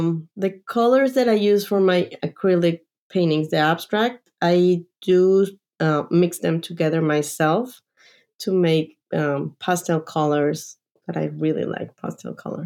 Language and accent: English; Mexico City, Mexico; I grew up in Mexico City, and Mexico City, it's full of colors.